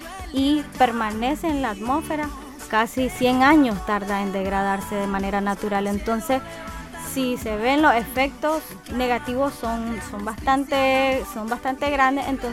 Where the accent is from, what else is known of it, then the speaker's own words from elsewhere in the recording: Nicaragua; estamos en el proceso, pues, de prepararnos como nicaragüenses